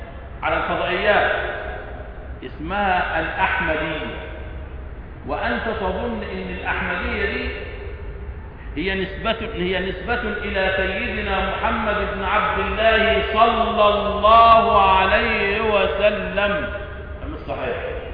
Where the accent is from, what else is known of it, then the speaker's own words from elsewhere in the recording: Egypt; احنا عندنا في مصر نقول اماره.